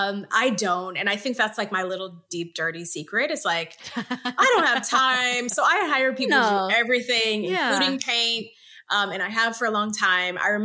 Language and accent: English; Detroit, Michigan, United States; which is Motor City, named after my hometown of Detroit.